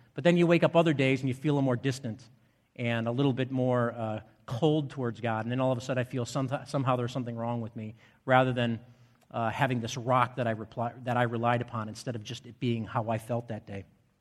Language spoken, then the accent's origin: English; Chicago, Illinois, United States; Although I grew up here in Chicago, in the city, I grew up attending Moody Church